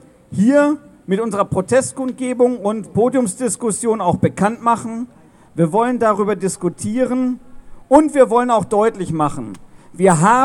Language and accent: German; Mülheim, North Rhine-Westphalia, Germany; Ich komme aus Mülheim und bin auch von der Umweltgewerkschaft aus Mülheim.